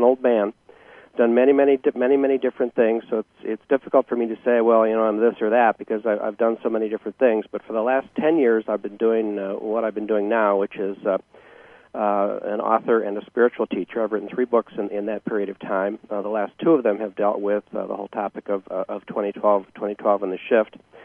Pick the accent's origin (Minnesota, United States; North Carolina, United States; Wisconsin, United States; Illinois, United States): Wisconsin, United States; Well, I'm from Wisconsin.